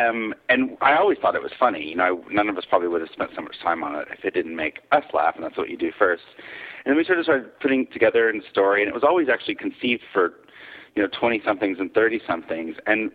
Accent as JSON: {"language": "English", "town": "Fayetteville", "region": "Arkansas", "country": "United States", "said": "I'm from Arkansas."}